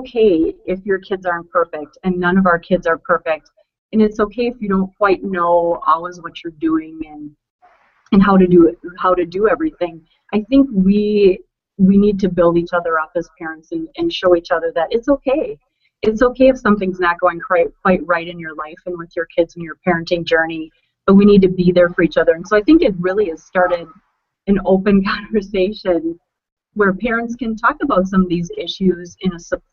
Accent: Richfield, Wisconsin, United States; I'm from Richfield, Wisconsin

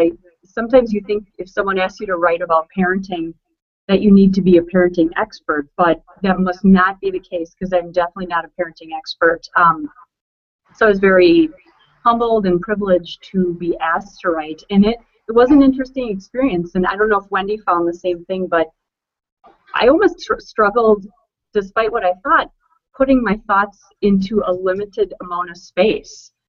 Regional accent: Richfield, Wisconsin, United States; I'm from Richfield, Wisconsin

